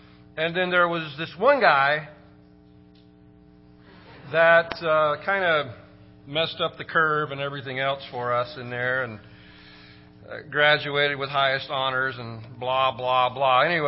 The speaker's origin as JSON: {"language": "English", "region": "Oklahoma", "country": "United States", "tie": "born or raised there", "said": "And Brad told you we grew up in Oklahoma, but we're just barely in Oklahoma. We're just in northeastern, you know"}